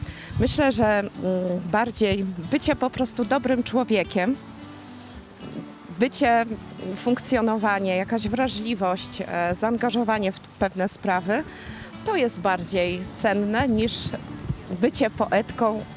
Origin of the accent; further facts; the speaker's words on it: Orły, Subcarpathian Voivodeship, Poland; mieszkam od urodzenia w tej miejscowości. Gmina Orły jest mi bardzo bliska.